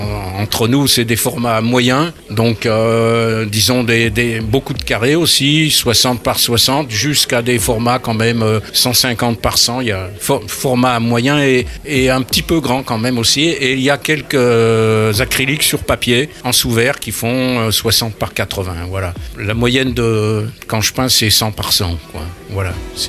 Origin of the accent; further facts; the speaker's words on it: Auvergne-Rhône-Alpes, France; je viens du Bourbonnais, de la région vichysoise, entre Vichy et Montluçon, dans un petit village.